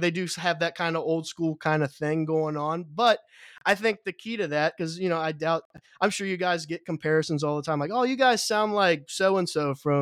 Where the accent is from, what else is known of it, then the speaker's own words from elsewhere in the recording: Cincinnati, Ohio, United States; quite frankly, I'm from Cincinnati. So, you know, we don't got shit here